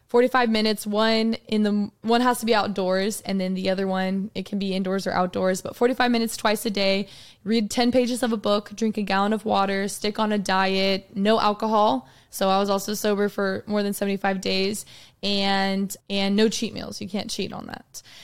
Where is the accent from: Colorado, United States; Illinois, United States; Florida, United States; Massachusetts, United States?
Colorado, United States; also born or lived in Texas; So I was actually originally born here in Texas. So I'm a Texan at heart, but I was actually raised in Colorado. So I always like to say I'm a Coloradoan too. But I've been in Texas since 2015.